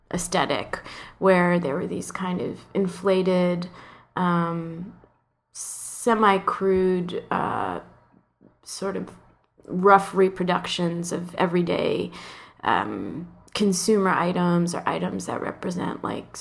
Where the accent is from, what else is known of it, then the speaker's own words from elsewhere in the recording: Long Island, New York, United States; born there; I was born in Long Island in New York.